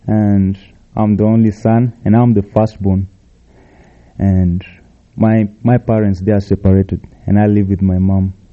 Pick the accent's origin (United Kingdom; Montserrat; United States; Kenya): Kenya; also born or lived in Mombasa; we're also from Kenya, as he told you. I lived in different parts of the country.